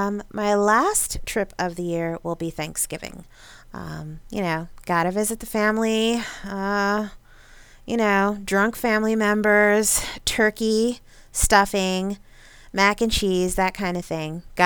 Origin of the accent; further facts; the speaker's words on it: New York, United States; now in Michigan, United States; whether you're in the northeast, which is, I grew up in New York, or if you're in the Midwest, where I have been for several years